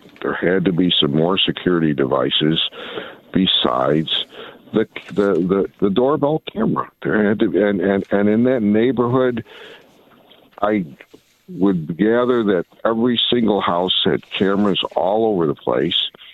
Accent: Olean, New York, United States; You got people all the way from my hometown in Olean listening

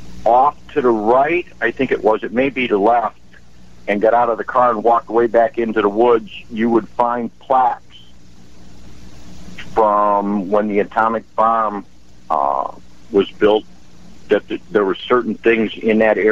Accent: Illinois, United States; now in Altoona, United States; I'm sitting here in Altoona.

